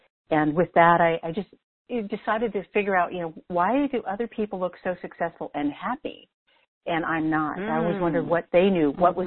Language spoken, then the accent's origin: English; Wisconsin, United States; born there; I was born in Wisconsin in a kind of a very impoverished situation. I'm one of four.